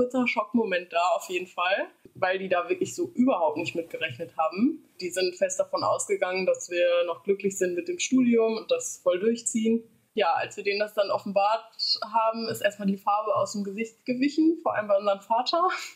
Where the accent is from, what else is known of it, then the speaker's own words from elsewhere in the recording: Haldern, North Rhine-Westphalia, Germany; Ich komme aus Haldern, das ist recht nah an der holländischen Grenze.